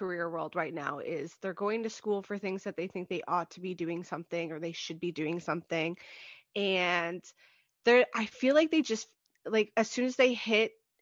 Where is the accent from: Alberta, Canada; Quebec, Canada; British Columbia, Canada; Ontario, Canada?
Ontario, Canada; Toronto; I am from the Toronto area, and I realized that you guys had a studio after I moved provinces